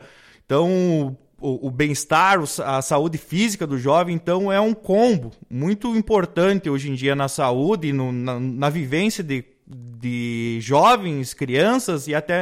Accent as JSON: {"language": "Portuguese", "town": "Ibiraiaras", "region": "Rio Grande do Sul", "country": "Brazil", "tie": "born or raised there", "said": "acabei trazendo isso de volta para Ibiraiaras, minha cidade natal"}